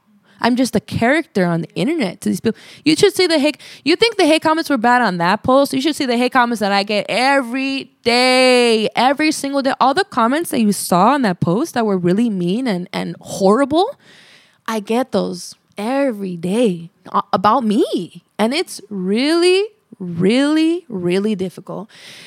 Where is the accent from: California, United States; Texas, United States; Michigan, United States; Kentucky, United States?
California, United States; Los Angeles; This is all indie and born and raised in Northeast Los Angeles.